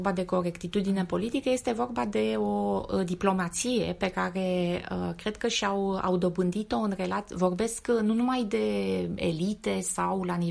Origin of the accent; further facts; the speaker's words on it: Romania; now in Dublin, Ireland; ți se spune de unde vii, din România, de unde ai călătorit, așa, și unde locuiești. Băi, locuiesc în centru, în Liberties.